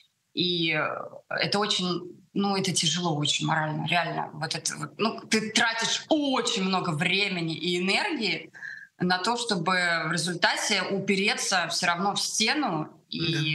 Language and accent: Russian; Odesa Oblast, Ukraine; каждое лето я выросла на Черном море в Украине, в Одесской области. И, ну, как бы для меня это родная тоже страна.